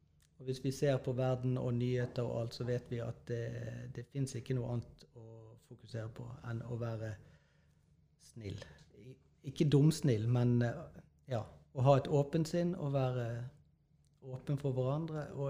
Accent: Bergen, Vestland, Norway; Jo, jeg vet, for når jeg vokste opp I Bergen, så dyrket faktisk min bestemor grønnkål

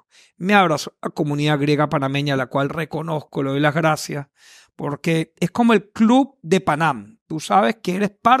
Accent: Venezuela; Yo siendo griego venezolano, que tenga el avión que tenía el magnate fundador de los 747 Olympic

